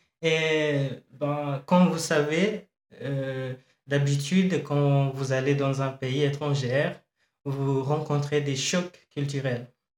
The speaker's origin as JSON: {"language": "French", "country": "Kenya", "said": "Je pense que c'est pareil pour moi, étant que je viens du Kenya."}